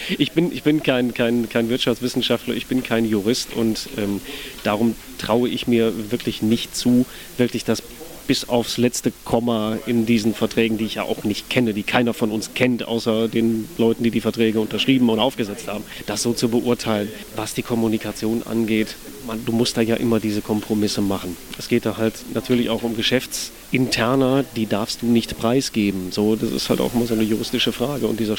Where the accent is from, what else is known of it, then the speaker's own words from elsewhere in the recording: Duisburg, North Rhine-Westphalia, Germany; Ich komme aus Duisburg